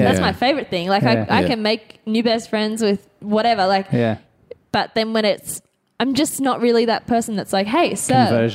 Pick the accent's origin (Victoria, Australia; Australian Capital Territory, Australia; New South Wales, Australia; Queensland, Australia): New South Wales, Australia; Tamworth; Tamworth.